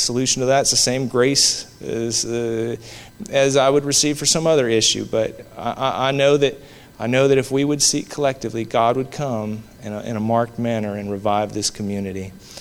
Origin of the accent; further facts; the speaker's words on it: Washington, United States; my wife and I come from Washington State, and there's a lot of natural beauty in that state